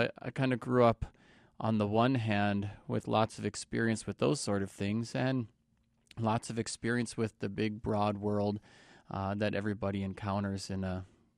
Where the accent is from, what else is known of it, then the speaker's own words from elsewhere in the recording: Bena, Minnesota, United States; also born or lived in Washington, D.C.; I was born in Washington, D.C., actually. My father had taken a job out there at that point in time, but I've lived most of my life on and near the Leech Lake Reservation in northern Minnesota. There's a small village called Bena